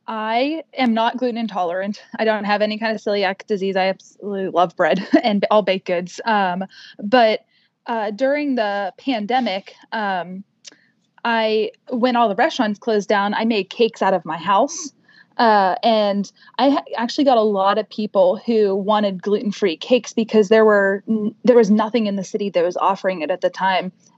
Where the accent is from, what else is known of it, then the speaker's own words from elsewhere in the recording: Pittsburgh, Pennsylvania, United States; So, I am from Pittsburgh, Pennsylvania. Pennsylvania, and I grew up in a small town outside of Pittsburgh that was heavily influenced by Slovenian and Polish culture